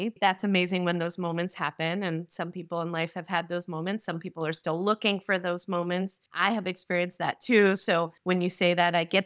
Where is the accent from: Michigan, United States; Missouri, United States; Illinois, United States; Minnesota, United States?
Michigan, United States; Mattawan; I'm from Mattawan.